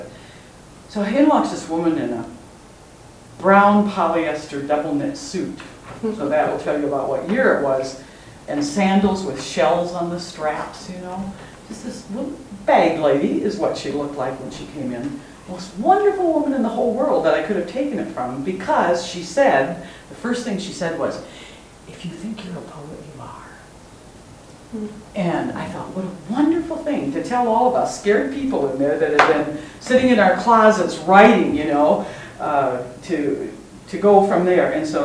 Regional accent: South Dakota, United States; now in Goodhue, United States; Goodhue, Minnesota, a little town of about 500 people. I'm close to Northfield, Minnesota, thankfully, and belong to the Northfield Women Poets who have given me. We meet once a week. I'm from South Dakota originally

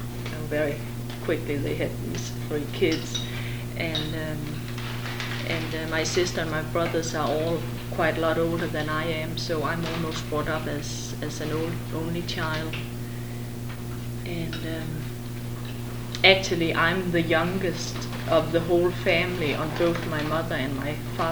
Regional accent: Denmark; and I'll be talking about Denmark, my home country.

